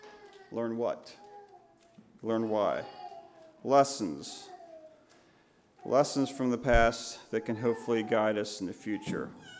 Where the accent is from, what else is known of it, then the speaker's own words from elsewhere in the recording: United States; I am from Lancaster County, so that's my perspective. That's how I view the world, because I don't know anything different.